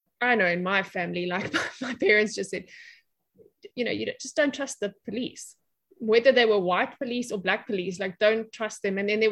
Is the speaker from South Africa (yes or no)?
yes; South Africa; we grew up in South Africa before the referendum. So like we were already over the age of seven before South Africa became a democracy.